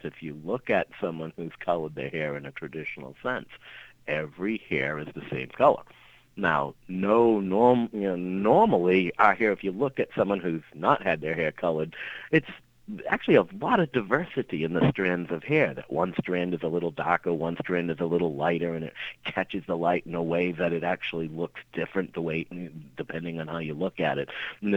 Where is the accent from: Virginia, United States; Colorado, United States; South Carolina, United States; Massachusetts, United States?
Massachusetts, United States; Boston; accent: Boston; and you can hear my Boston accent here